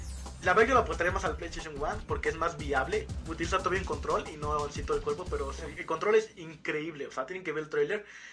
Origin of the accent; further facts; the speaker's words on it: United States; Como soy aquí americano, no sé mucho de RPGs.